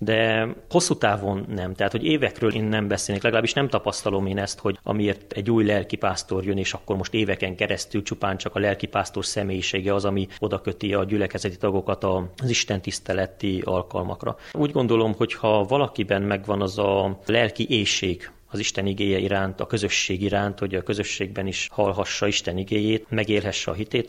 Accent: Teleac, Harghita, Romania; én magam is Telekfalváról, Telekfalvi református egyházközségből származom. Ott nőttem fel

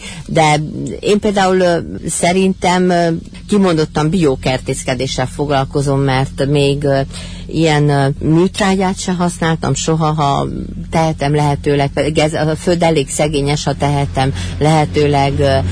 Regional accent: Sălaj, Romania; amikor kicsi voltam, falun nevelkedtem Szilágyságba

